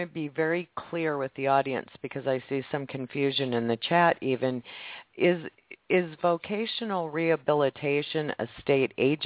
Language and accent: English; Nebraska, United States; And I'm just curious in my own case, because you brought up my home state. I had occasion to go meet a neuro at University of Nebraska Medical Center at UNMC